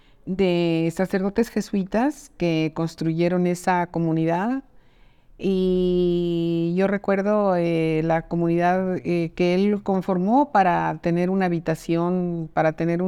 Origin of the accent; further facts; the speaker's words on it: Tlalnepantla, State of Mexico, Mexico; soy chilanga, nací en Azcapotzalco. Y sin embargo, nosotros nos fuimos a vivir con mi familia cuando recién a un municipio que se llama Tlalnepantla, en el Estado de México.